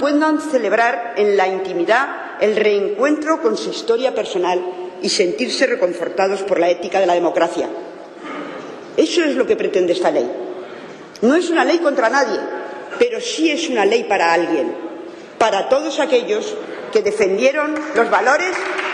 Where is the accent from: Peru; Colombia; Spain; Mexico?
Spain; Y como españoles, como demócratas, tenemos una deuda de gratitud